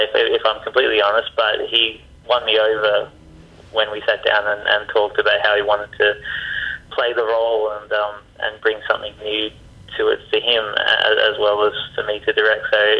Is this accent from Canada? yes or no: no; Australia; growing up in Australia